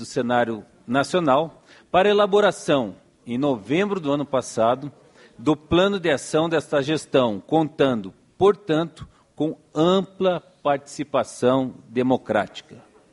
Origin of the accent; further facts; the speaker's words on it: Curitiba, Paraná, Brazil; born there; now in Goiás, Brazil; Aos que não sabem, sou goiano, por acaso nascido no frio de Curitiba, mas há muito mais anos aqui nesta terra